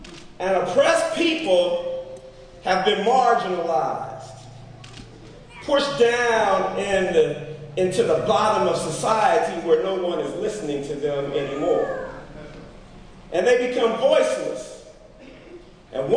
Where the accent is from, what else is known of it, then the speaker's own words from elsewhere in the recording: Oakland, California, United States; I grew up here in Oakland, Minister Farrakhan. I remember when the Black Panther Party was here in Oakland.